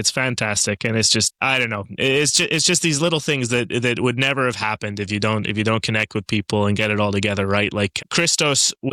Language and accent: English; Calgary, Alberta, Canada; now in Finland; I'm not born in Calgary, but I've been there since I was 4 years old. So pretty much. I consider myself Albertan through and through, as opposed to Canadian, definitely.